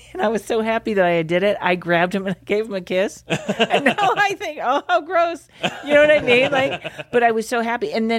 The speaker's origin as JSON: {"language": "English", "town": "Pittsfield", "region": "Massachusetts", "country": "United States", "tie": "born or raised there", "said": "you know, I was from Pittsfield, Massachusetts, and I didn't really think you just do comedy."}